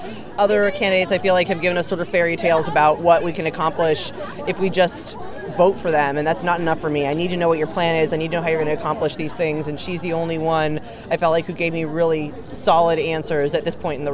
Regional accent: Iowa City, Iowa, United States; now in Des Moines, United States; I'm from Iowa City originally, but I live in Des Moines now.

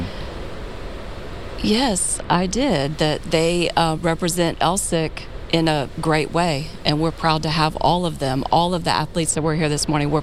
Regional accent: Georgia, United States; I'm from Georgia.

